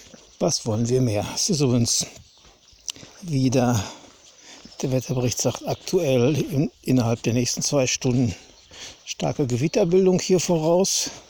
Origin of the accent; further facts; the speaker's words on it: Hagen, North Rhine-Westphalia, Germany; Da muss sie erst an meiner Heimat Hagen vorbei.